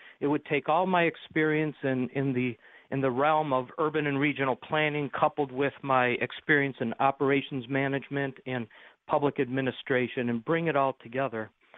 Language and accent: English; Amherst, New York, United States; came back to Buffalo and now am back in my hometown of Amherst.